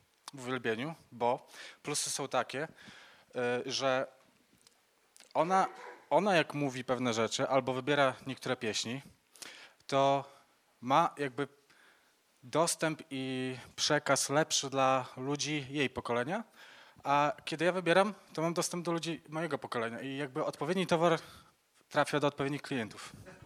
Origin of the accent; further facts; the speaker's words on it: Hajnówka, Podlaskie Voivodeship, Poland; pochodzę z Hajnówki, z kościoła, gdzie pastorem jest Michał Sikorski.